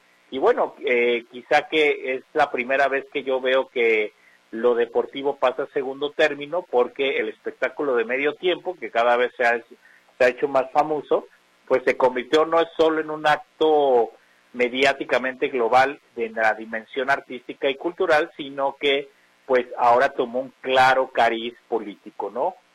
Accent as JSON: {"language": "Spanish", "country": "Mexico", "said": "sobre todo la que nos implica como mexicanos"}